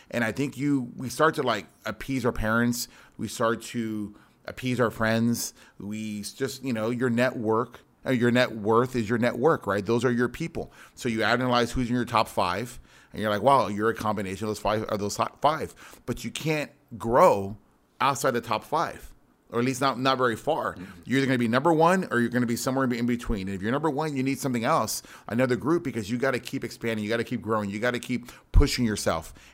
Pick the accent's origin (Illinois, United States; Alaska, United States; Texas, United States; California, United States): Texas, United States; McAllen; I'm from South Texas, down in McAllen, a little border town down there.